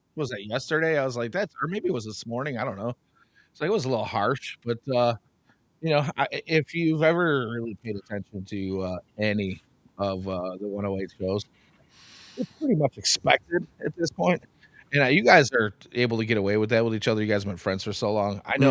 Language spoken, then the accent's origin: English; Illinois, United States; Growing up on the South Side, I never saw a black squirrel, and then there they were.